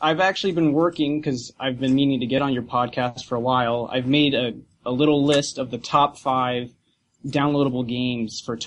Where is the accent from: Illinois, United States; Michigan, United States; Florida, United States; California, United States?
California, United States; now in Albuquerque, United States; Well, I'm originally from California, the 805, and moved to Albuquerque, and I've been here ever since.